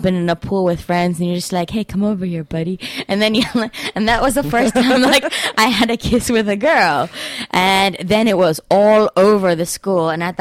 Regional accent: Tanzania; I grew up in Tanzania

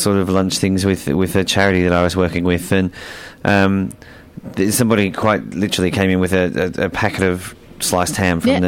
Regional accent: Mildura, Victoria, Australia; I'm from Mildura.

